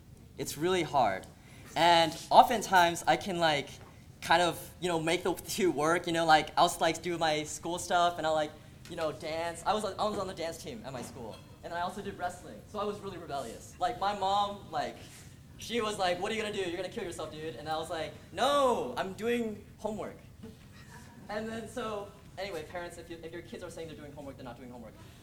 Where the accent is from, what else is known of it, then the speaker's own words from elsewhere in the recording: California, United States; I'm originally from California, like some of you, a lot of you. And I came here for college. My family is actually still back in California